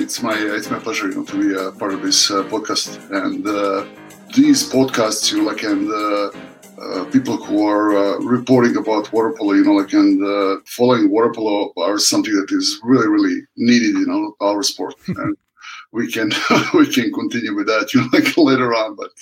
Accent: Serbia; moved away as an adult; now in Canada; I was born and raised in Serbia.

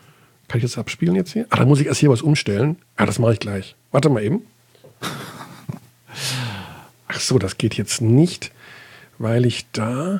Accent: Hagen, North Rhine-Westphalia, Germany; Phoenix Hagen nehmen aus der Pro A, also meine Heimatstadt.

